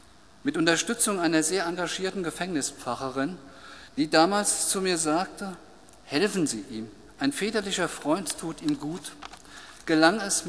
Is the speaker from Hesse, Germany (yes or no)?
yes; Hesse, Germany; Ich stamme aus dem Rhein-Main-Gebiet